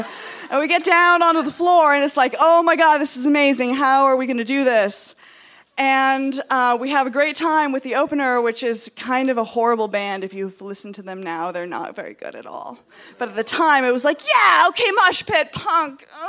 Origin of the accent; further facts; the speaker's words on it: Montana, United States; I'll listen to punk rock, because I'm from Montana, and I have no idea what punk rock is. Because I grew up in a town where there was no punk rock. And it was not Missoula.